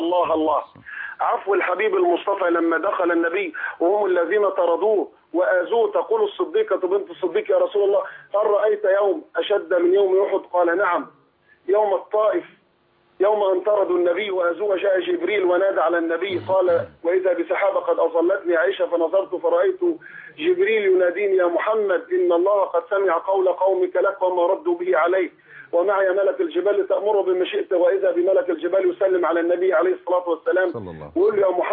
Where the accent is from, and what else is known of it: Egypt; born or raised there